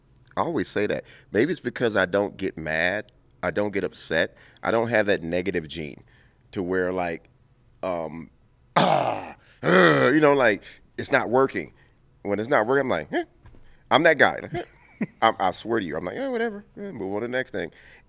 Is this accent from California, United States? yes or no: yes; Compton, California, United States; Or because I came from Compton, I'm not supposed to be smart.